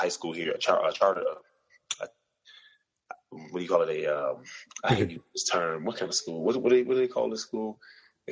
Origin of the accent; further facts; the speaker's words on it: Chicago, Illinois, United States; Born and raised in the South Side of Chicago. I've pretty much been all over Chicago for the most part